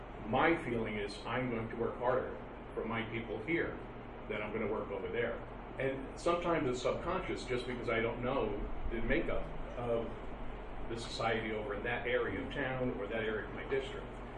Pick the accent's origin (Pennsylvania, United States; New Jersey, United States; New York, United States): New York, United States; Plattekill; now in Modena, United States; I am from Plattekill. I live right here in Modena.